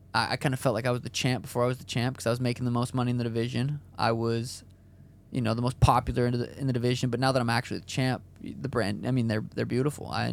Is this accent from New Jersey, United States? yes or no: no; Montana, United States; They're coming to Montana, my home state, which is going to be pretty cool.